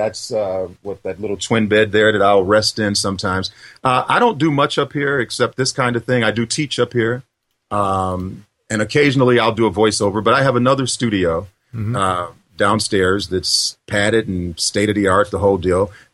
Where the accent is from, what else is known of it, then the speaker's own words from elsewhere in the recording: Detroit, Michigan, United States; You know, I'm from Detroit originally.